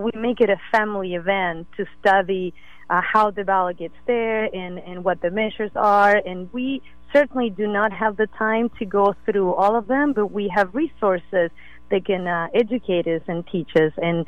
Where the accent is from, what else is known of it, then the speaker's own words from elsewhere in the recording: Argentina; now in United States; I am from Argentina, and I'm a citizen of the U.S., and I have two small children.